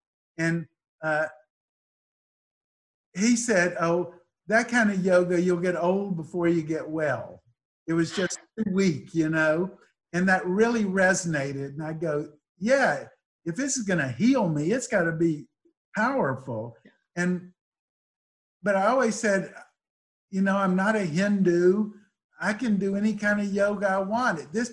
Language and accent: English; Greensboro, North Carolina, United States; I was brought up in Greensboro, going to First Presbyterian Church, and it bothered me all the hypocrisy.